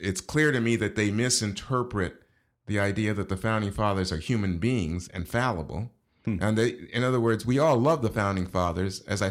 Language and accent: English; Brooklyn, New York, United States; also born or lived in Panama; My mom and dad. Well, it's my mom who brought three kids to Brooklyn when I was just 4 years old. But my dad was born in Jamaica.